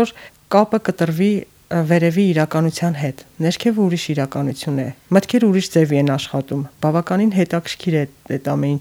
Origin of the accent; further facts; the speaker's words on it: Gyumri, Shirak, Armenia; Գյումրիում իմ մանկության տարիներին ես հիշում եմ, որ այդ ժամանակ ես երազում էի լողի գնալ, սակայն ամենուրեք փլատակներ էին, ավերակներ էին